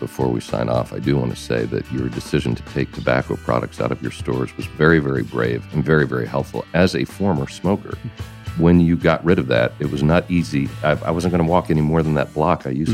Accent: Savannah, Georgia, United States; I'll let you go on the Charleston thing, but I'm from Savannah.

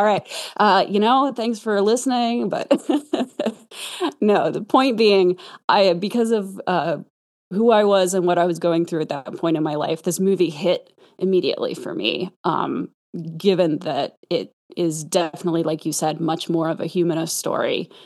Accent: Bible Belt, United States; You know, I'm from the Bible Belt, and like I was being extremely bullied because I didn't believe in God.

